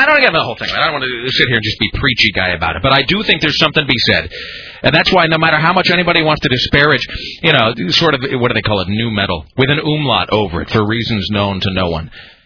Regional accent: Kennewick, Washington, United States; growing up in Kennewick, too

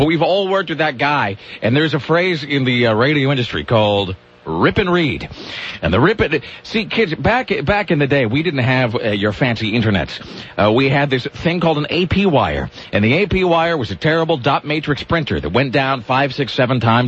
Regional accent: Northwest, United States; I grew up in the Northwest, yeah.

